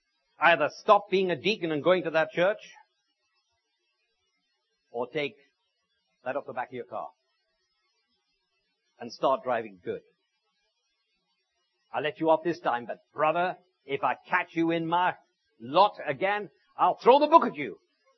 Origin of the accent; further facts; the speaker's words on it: Wales, United Kingdom; Oh, but we're English. I'm Welsh, of course.